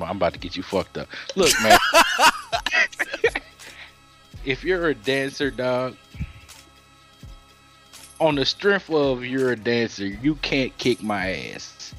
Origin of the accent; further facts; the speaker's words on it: South Carolina, United States; Nigga, I'm always from South Carolina.